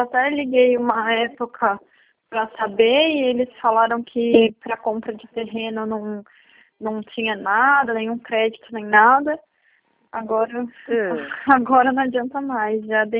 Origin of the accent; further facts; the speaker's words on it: Bragança Paulista, São Paulo, Brazil; eu sou de Bragança